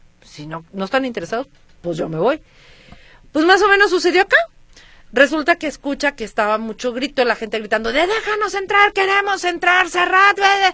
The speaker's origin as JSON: {"language": "Spanish", "country": "Mexico", "said": "que nos conozcan, pues, como somos las mexicanas, lanzadas, cómo no."}